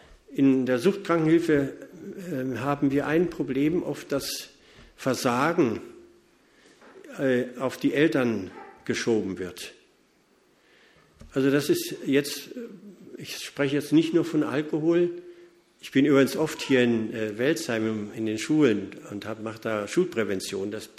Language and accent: German; Poland; born there; Ich bin nicht auf der Flucht geboren, 1942, irgendwo in Polen, gibt es heute gar nicht mehr wahrscheinlich den Ort